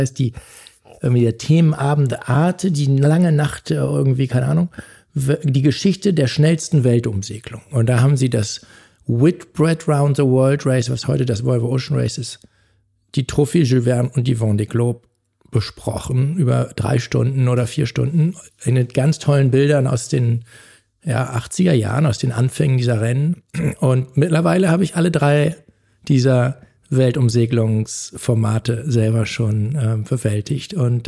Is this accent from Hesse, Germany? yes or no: no; Oldenburg, Lower Saxony, Germany; in meiner Heimatstadt Oldenburg auf meinem Hollandrad